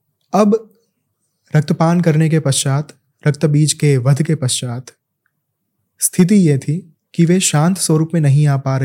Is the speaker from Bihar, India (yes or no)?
no; Ahmedabad, Gujarat, India; मैं जहाँ से हूँ गुजरात, वहाँ पे अहमदाबाद में